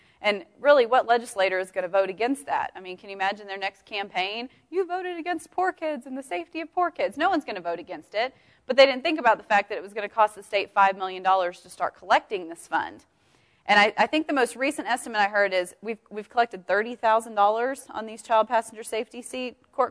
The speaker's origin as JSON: {"language": "English", "region": "Wisconsin", "country": "United States", "said": "I still say soda because I'm from Wisconsin, but everything in Texas is a Coke."}